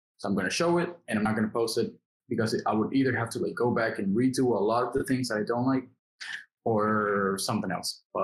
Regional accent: Dominican Republic; because I'm from the Dominican Republic, so we played in Latin America

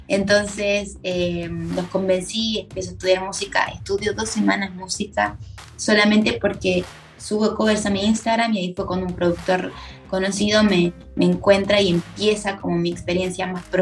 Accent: Nogoyá, Entre Ríos, Argentina; yo soy de Argentina, de Entre Ríos, que es una provincia, y de una ciudad muy pequeña que se llama Nogoyá.

